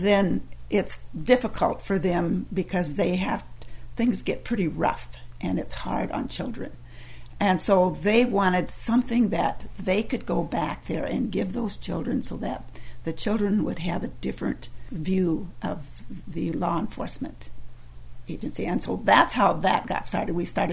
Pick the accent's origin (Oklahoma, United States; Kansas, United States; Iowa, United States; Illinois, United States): Iowa, United States; Sioux Center; I'm from Sioux Center, Iowa